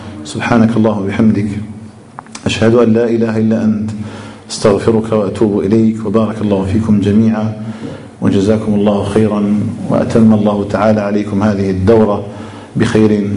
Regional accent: Algeria; أسأله جل وعلا سبحانه أن يجعل بلدنا الجزائر آمنا مطمئنا

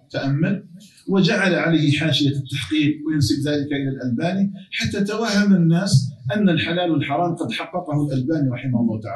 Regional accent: Algeria; أن يجعل بلدنا الجزائر آمنا مطمئنا

